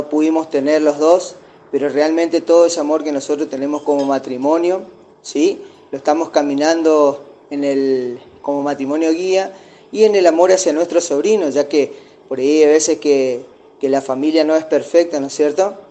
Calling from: Resistencia, Chaco, Argentina; de Resistencia Chaco.

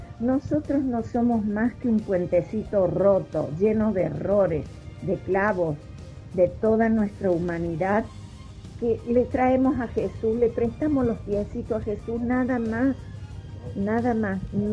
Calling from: Córdoba, Argentina; de Córdoba

